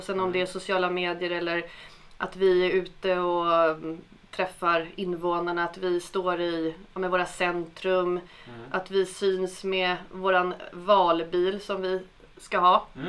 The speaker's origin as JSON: {"language": "Swedish", "town": "Skogås", "region": "Stockholm County", "country": "Sweden", "tie": "born or raised there", "said": "Ja, jag är ju född och uppvuxen i Skogås."}